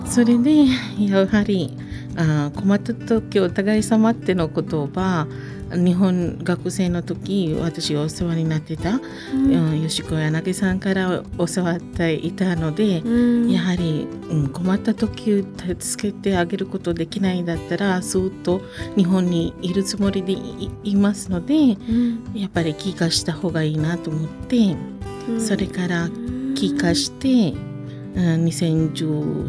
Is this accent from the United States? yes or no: no; Sri Lanka; Japanese is a second language; moved away as an adult; now in Japan; スリランカです。